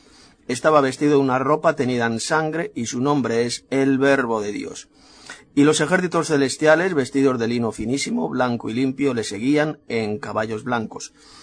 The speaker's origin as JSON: {"language": "Spanish", "town": "Madrid", "region": "Community of Madrid", "country": "Spain", "said": "de Madrid, España."}